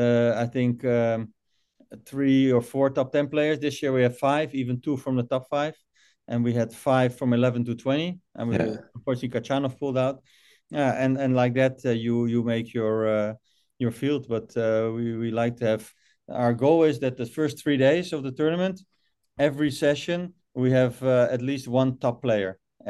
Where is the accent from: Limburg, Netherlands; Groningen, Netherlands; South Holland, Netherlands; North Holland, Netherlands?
South Holland, Netherlands; Rotterdam; born there; English is a second language; No, I'm born there. I was born here in Rotterdam, but I live about an hour drive in a small village.